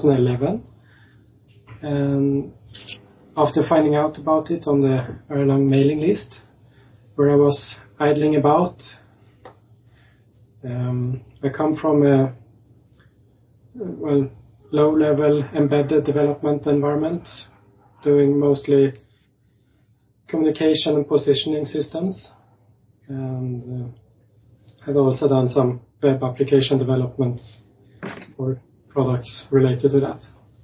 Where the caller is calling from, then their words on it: Visby, Gotland, Sweden; I'm calling in from Visby, Gotland in Sweden.